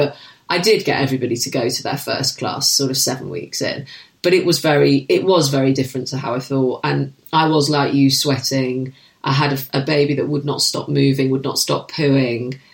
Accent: Manchester, North West England, United Kingdom; I'm a Mancunian.

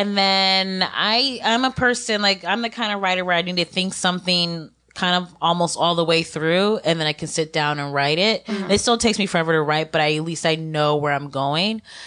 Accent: Ohio, United States; like growing up in Ohio, going to all white high school and all those kind of situations

